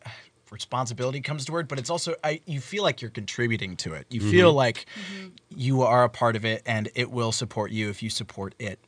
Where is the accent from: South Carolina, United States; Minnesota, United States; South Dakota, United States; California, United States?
South Dakota, United States; I'm from the Midwest, and so it's kind of like you have to.